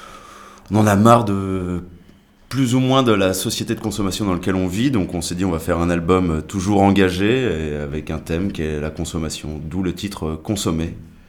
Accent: Noirmoutier, Pays de la Loire, France; Moi je suis originaire de Noirmoutier.

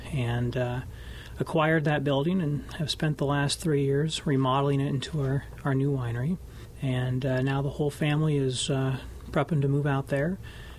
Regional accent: Oskaloosa, Iowa, United States; Well, I grew up just west of Oskaloosa and graduated from Oskaloosa High. Later went to Iowa State University, got married after my freshman year of college, stayed in Ames for a while

